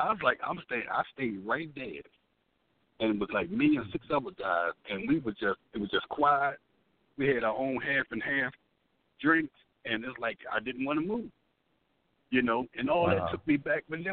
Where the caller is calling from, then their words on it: Baltimore, Maryland, United States; I'm calling from Baltimore.